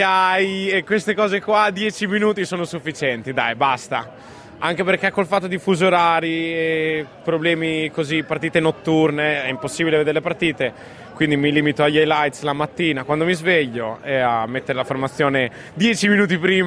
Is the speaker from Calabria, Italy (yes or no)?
no; Emilia-Romagna, Italy; io, essendo romagnolo, comunque da grande esperto di piadina